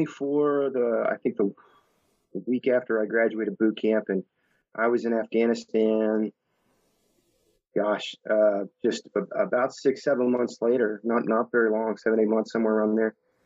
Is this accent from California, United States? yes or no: no; Arkansas, United States; my cousins, Nathan and Jonathan, who were pretty much like brothers growing up in South Arkansas together, like one town over.